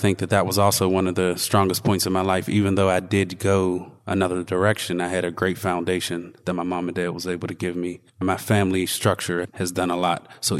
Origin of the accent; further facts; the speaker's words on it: Wilkinsburg, Pennsylvania, United States; I grew up right here in Wilkinsburg on North Avenue, right behind the high school, and I lived here till I was about 15.